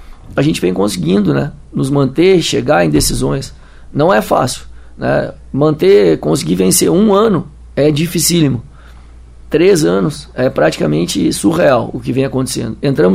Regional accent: Pelotas, Rio Grande do Sul, Brazil; Bom, sou gaúcho, natural de Pelotas, sou uma cria do futsal.

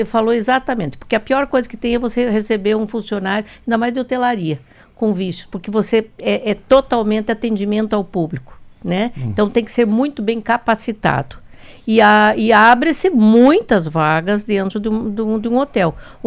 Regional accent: Curitiba, Paraná, Brazil; Veja, eu senti Cascavel, porque eu sou de Curitiba, não é?

